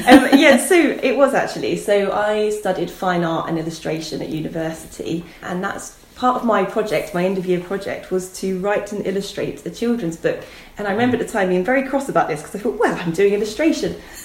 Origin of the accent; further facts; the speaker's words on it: Gravesend, South East England, United Kingdom; born there; I was born in Gravesend in Kent on the 17th of June in 1985, but actually on the carpet of our lounge.